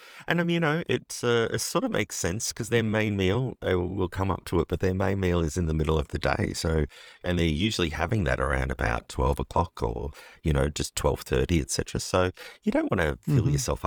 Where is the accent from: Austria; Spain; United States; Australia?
Australia; accent: Australian; Unfortunately, with my Australian accent, sometimes the French don't understand me